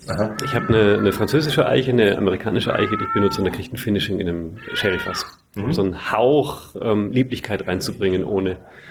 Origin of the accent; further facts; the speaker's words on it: Bavaria, Germany; Ich komme ursprünglich aus Franken und Franken ist so zweigeteilt.